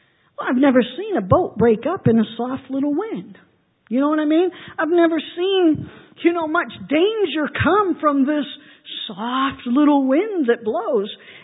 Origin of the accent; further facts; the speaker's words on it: East Coast, United States; Now, if you're not used to the ocean, as I am growing up on the East Coast